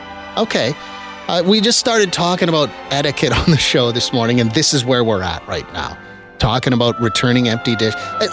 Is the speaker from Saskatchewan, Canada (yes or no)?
yes; Saskatchewan, Canada; No, I'm from Saskatchewan. I've never heard of this before.